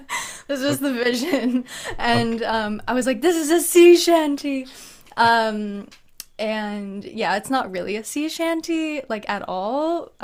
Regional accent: Arizona, United States; now in Malibu, United States; I grew up in Arizona. I'm now currently living in Malibu.

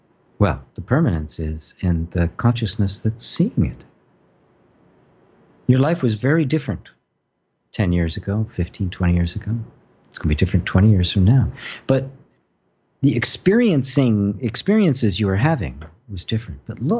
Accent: Midwest, United States; Okay, so I'm an Irish Catholic in the Midwest

